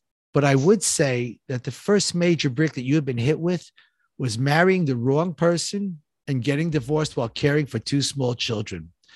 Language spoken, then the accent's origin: English; New York, United States; I come from New York, you know, we get 3 feet of snow.